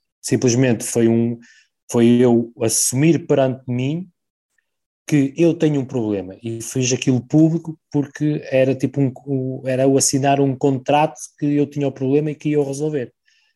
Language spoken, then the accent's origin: Portuguese; Barcelos, Braga, Portugal; eu sou barcelense, vou sempre ser barcelense e vou tentar levar a minha bandeira o mais alto que puder, sempre